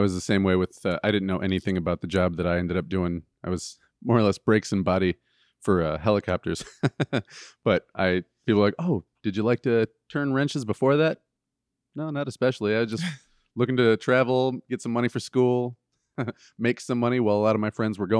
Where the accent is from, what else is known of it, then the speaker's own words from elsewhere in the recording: Lansing, Michigan, United States; The Lansing area.